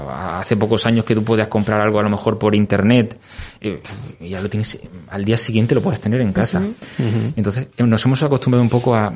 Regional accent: Málaga, Andalusia, Spain; Al final, pues yo no soy de Murcia, yo soy de Málaga

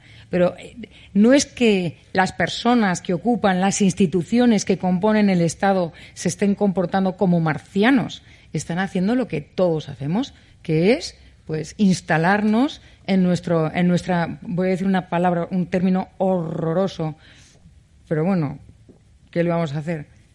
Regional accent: Spain

